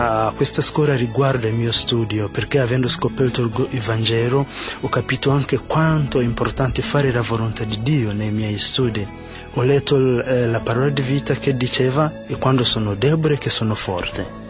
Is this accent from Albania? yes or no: no; Uganda; vengo dall'Uganda